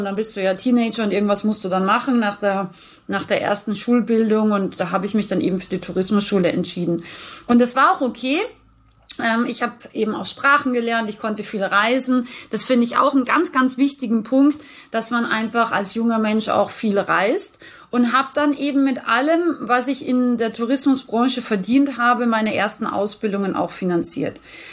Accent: Rauris, Salzburg, Austria; now in Unterhaching, Germany; geboren im schönen Österreich. Ich bin sozusagen eine Bergfex, wie wir sagen. Also ich bin ein Bergmensch. Ich bin aus dem Pinzgau, aus Rauris, um ganz genau zu sein, und wohne aber schon seit vielen, vielen Jahren in Unterhaching bei München.

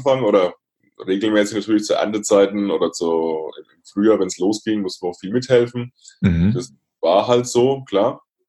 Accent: Bavaria, Germany; born or raised there

